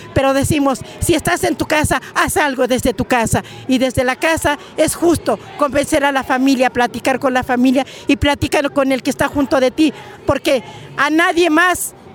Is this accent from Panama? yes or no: no; Mexico